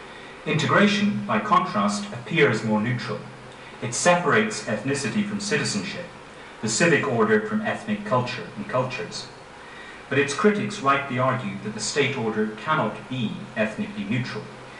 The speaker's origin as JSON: {"language": "English", "country": "Ireland", "said": "As an Irishman, you probably expect me to say that."}